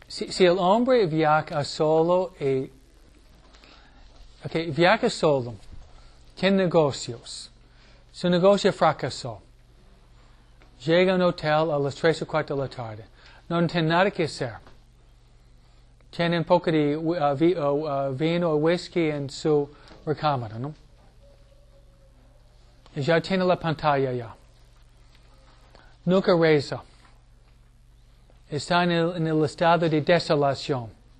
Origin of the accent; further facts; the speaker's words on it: New York, United States; mi papá a veces viajaba a Chicago, Detroit, somos de Nueva York, ¿no?